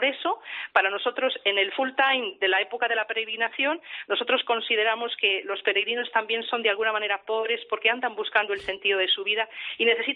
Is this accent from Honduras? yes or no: no; Palencia, Castile and León, Spain; y yo soy de Palencia con la P.